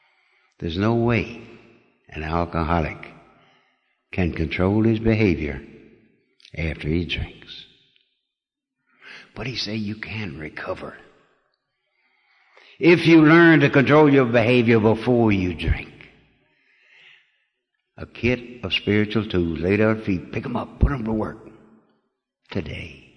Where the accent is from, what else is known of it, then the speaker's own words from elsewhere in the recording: Louisiana, United States; I was brought up down in Louisiana. I was Catholic.